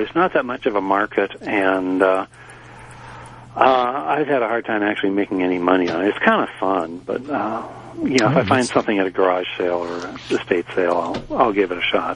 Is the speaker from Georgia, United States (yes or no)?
no; Minnesota, United States; Oh, yes. Yes. I'm coming from Minnesota. There's a lot of us.